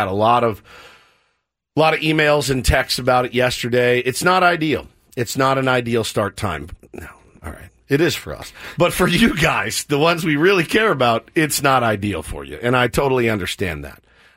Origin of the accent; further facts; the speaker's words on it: San Francisco, California, United States; I'm from San Francisco. I'm not a Padres fan.